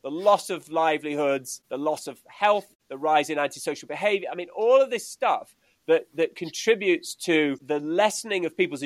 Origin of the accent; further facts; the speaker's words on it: Edinburgh, Scotland, United Kingdom; I was outdoors all the time as a kid. I was very lucky. I grew up in Edinburgh.